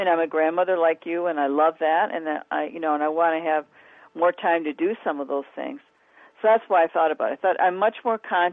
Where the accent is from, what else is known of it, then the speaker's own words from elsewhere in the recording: Midwest, United States; I'm from the Midwest.